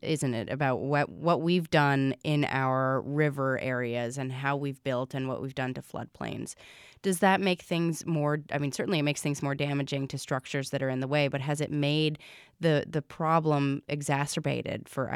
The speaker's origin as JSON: {"language": "English", "town": "East Middlebury", "region": "Vermont", "country": "United States", "tie": "born or raised there", "said": "So, you know, I can remember growing up in East Middlebury on a river and seeing these big chunks of ice get heaved up onto the riverbank"}